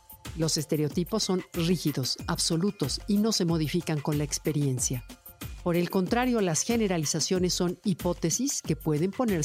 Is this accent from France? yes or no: no; Mexico; sí, soy mexicana. Mis hermanos y yo nacimos en el mismo país, en la misma ciudad. Crecimos juntos y fuimos a las mismas escuelas.